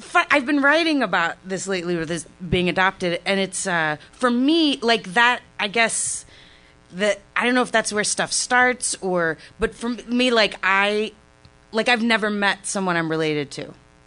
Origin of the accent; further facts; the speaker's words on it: Grand Prairie, Texas, United States; I'm from Grand Prairie, Texas. I have a brother who's a year and a half older.